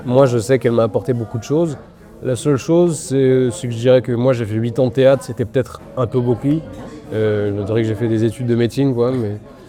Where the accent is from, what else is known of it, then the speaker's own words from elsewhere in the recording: Mulhouse, Grand Est, France; je suis un acteur franco-britannique. J'ai grandi à Mulhouse, en Alsace.